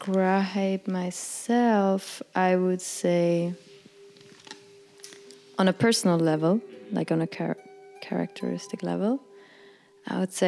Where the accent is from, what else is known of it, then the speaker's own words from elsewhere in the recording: Frick, Aargau, Switzerland; This was in Frick. I grew up in Frick in a village of, I think, 4 or 5,000 people. Like, it was really small.